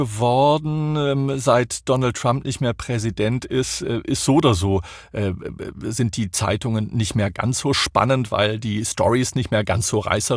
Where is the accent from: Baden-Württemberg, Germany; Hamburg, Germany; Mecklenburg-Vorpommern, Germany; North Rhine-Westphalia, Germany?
Baden-Württemberg, Germany; Ich bin ja aus der Nähe von Stuttgart, dort geboren und aufgewachsen.